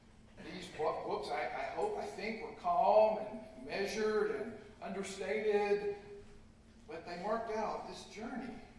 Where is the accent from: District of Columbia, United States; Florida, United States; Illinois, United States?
Florida, United States; Actually, I was born in Florida. It's a peninsula. But squarely on that island, out some miles off the mainland, I was reared in a small city in central Florida